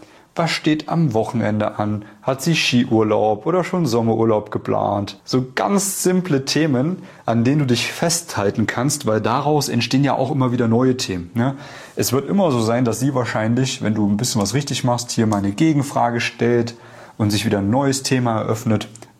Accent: Central Germany, Germany; now in Vienna, Austria; Bin ja eigentlich aus Mitteldeutschland und lebe jetzt in Wien.

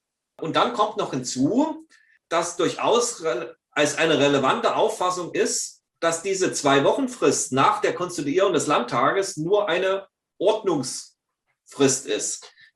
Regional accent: Thuringia, Germany; dass ich von Hause aus Thüringer bin. Ich bin ja in Thüringen geboren und aufgewachsen, in der, sagen wir, tiefkatholischen Rhön.

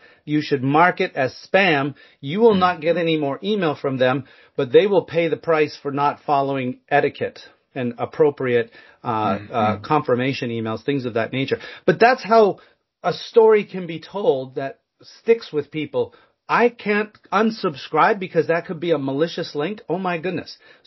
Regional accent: Canada; Oh, yes. I'm Canadian, I have to admit. So I grew up playing hockey.

